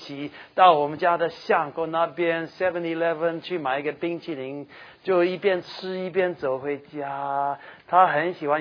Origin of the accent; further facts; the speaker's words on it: United States; 这里我不算，你们才算是老外啊！我是老美。